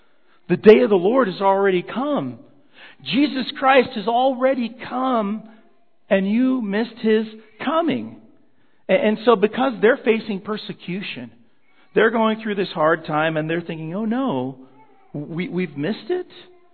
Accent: Colorado, United States; when I was 10 years old growing up in Colorado.

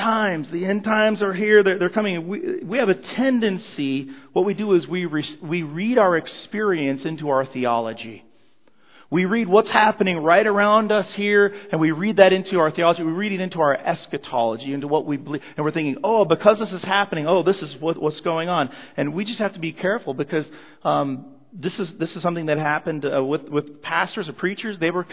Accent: Colorado, United States; when I was 10 years old growing up in Colorado.

